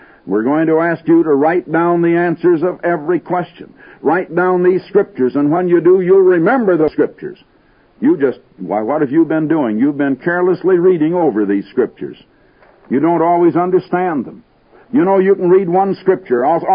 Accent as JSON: {"language": "English", "town": "Des Moines", "region": "Iowa", "country": "United States", "tie": "born or raised there", "said": "I was born and raised back in Des Moines, Iowa, and I was back there when the Drake relays were started"}